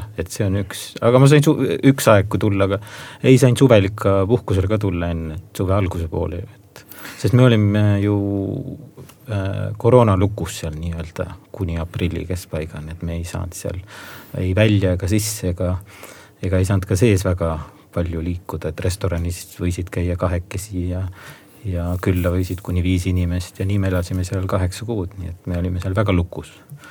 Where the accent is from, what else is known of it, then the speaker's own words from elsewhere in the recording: Saare County, Estonia; ma olen saarlane, ma tunnen seal küll väga hästi ennast